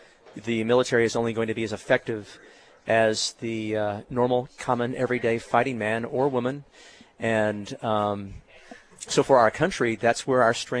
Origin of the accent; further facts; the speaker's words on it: Texas, United States; now in Tucson, United States; Well, I was born in West Texas. My dad was an oil man. And we moved around quite a bit, eventually settling down in a town north of Houston.